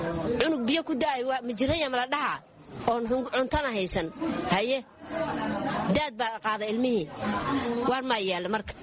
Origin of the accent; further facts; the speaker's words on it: Jannaale, Lower Shabelle, Somalia; Waxaan ka imaaday janaale, janaalaan ka imaaday